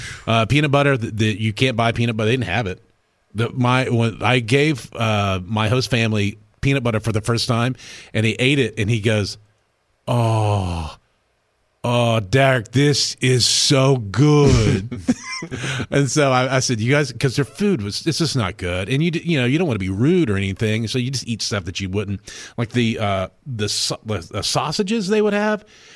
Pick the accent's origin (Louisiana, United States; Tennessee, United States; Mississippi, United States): Tennessee, United States; Cookeville; I'm from Cookeville, and so they want us to bring these gifts.